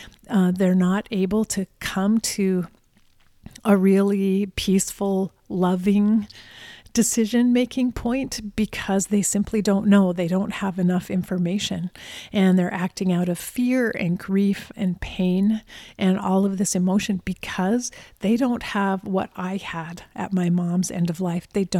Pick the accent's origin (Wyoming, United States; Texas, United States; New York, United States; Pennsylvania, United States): Wyoming, United States; I grew up in Wyoming and visited Yellowstone Park every summer of my childhood.